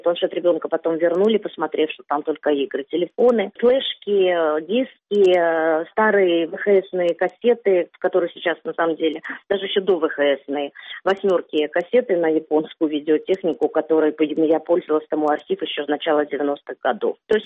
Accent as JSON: {"language": "Russian", "region": "Crimea", "country": "Ukraine", "tie": "born or raised there", "said": "Нет, я не уеду из Крыма. И постараюсь убедить своих внуков, если они вырастут и примут такого решения, что не нужно, нельзя покидать родную землю. Мы слишком долго возвращались. Мы полвека жили на чужбине."}